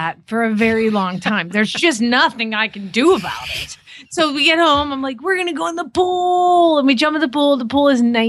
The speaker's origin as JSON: {"language": "English", "town": "Phoenix", "region": "Arizona", "country": "United States", "said": "from Phoenix, Arizona"}